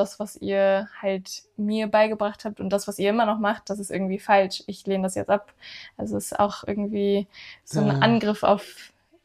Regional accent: Hamburg, Germany; Und dann kam ich halt zurück nach Hamburg, wo ich aufgewachsen bin, zu meinen Eltern

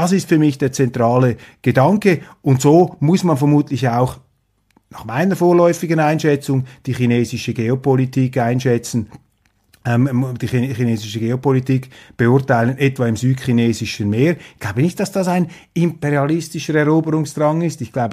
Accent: Switzerland; Aber ich argumentiere hier als Schweizer.

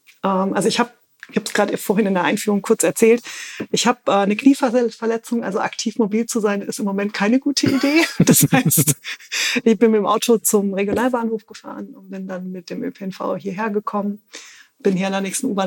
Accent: Southern Germany, Germany; Ich bin eigentlich aus Süddeutschland

